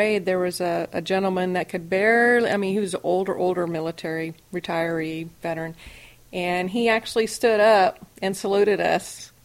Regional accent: Georgia, United States; Because we're from the South in Georgia, and there's still a lot of hatred for a lot of things.

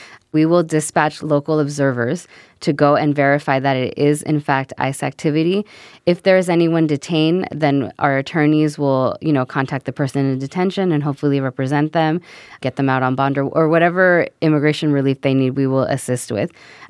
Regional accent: Oakland, California, United States; I'm actually born and raised in the Fruitvale neighborhood.

